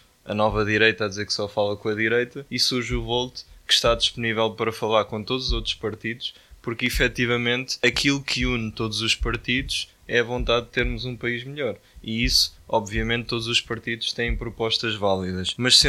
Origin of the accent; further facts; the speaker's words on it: Tomar, Santarém, Portugal; born there; Eu sou neto de empresários do comércio local. Nasci e resido atualmente em Tomar.